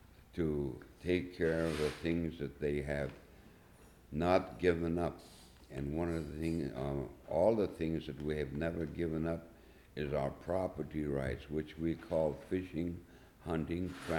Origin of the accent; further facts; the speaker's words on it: Kasaan, Alaska, United States; And by government action, the first time we were required to move all these villages, and I'm from Kasan, even though Kasan was not mentioned in there